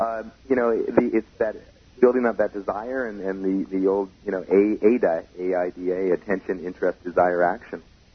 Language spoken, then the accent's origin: English; Canada; Of course I can. I'm Canadian.